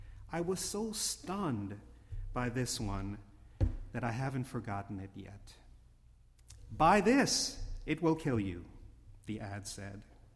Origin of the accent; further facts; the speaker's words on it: New York City, New York, United States; I was born in New York City and lived there off and on for years.